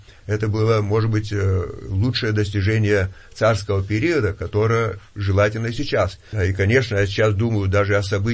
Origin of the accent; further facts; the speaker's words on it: Perm, Perm Krai, Russia; я родом из Перми, там у меня много знакомых